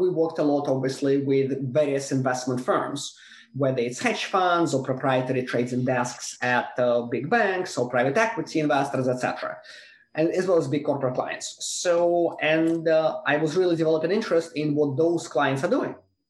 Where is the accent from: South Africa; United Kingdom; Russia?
Russia; moved away as an adult; now in United States; I grew up in Russia, and I came to the US when I was 21 in 2004. I was trained in Russia as a lawyer, and then I came to the US to pursue a master in law degree.